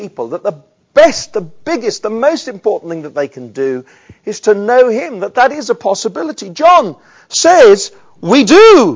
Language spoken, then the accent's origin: English; United Kingdom; That we're British, so we don't do too much of that.